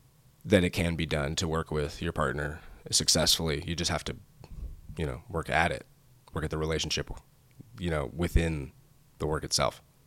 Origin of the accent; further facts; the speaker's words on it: California, United States; L.A., I'm not from LA, by the way. I am from Northern California.